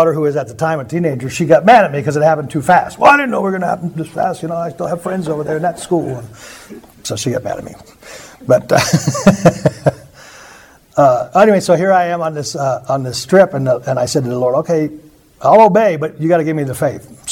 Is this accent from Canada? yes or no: no; Montana, United States; I'm from Montana.